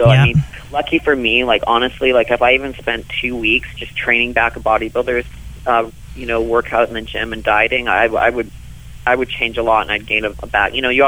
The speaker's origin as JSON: {"language": "English", "town": "Thunder Bay", "region": "Ontario", "country": "Canada", "tie": "born or raised there", "said": "where I grew up in Thunder Bay, it was a big deal to be, you know, everyone was doing the bench press contest."}